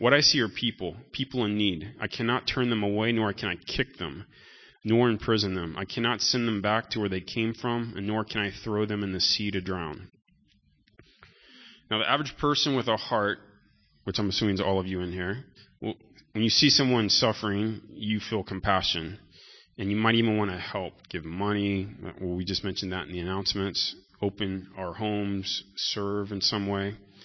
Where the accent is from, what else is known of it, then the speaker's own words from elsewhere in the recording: United States; Now, I come from America, and we definitely have a lot of issues.